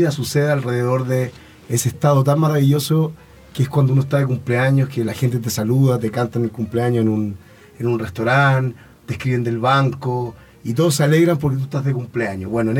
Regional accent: Chile; Sí, efectivamente, yo soy de Chile.

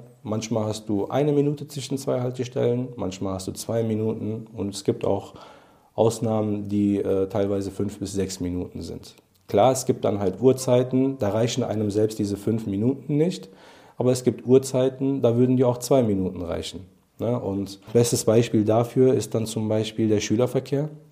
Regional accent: Cologne, North Rhine-Westphalia, Germany; ich bin eine Kölsche Jung, ist einfach so. Ich bin in Köln geboren, aufgewachsen und ich habe eine große Verbundenheit zur Stadt

